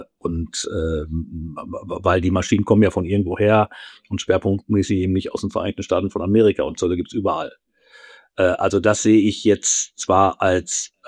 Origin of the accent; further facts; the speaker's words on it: North Rhine-Westphalia, Germany; also ich komme hier aus Ostwestfalen